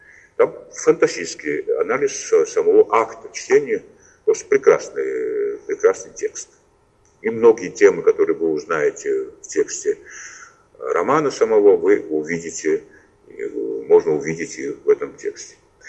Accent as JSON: {"language": "Russian", "town": "Tbilisi", "country": "Georgia", "tie": "born or raised there", "said": "в моем родном городе Тбилиси"}